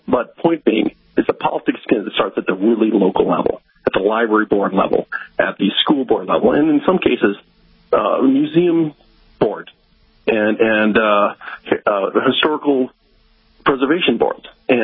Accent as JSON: {"language": "English", "region": "Iowa", "country": "United States", "said": "I'm from Iowa, and they have caucuses there."}